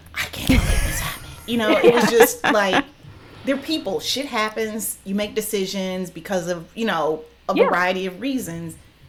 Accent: Missouri, United States; Because it's just, you know, like, I'm from Missouri, from the Midwest. And when you think, when I grew up hearing about Appalachia

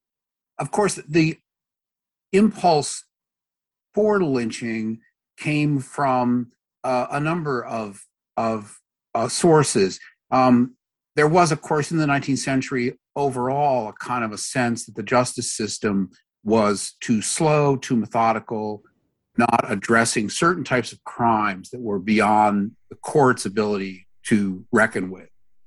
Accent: Minneapolis, Minnesota, United States; I'm from Minneapolis originally.

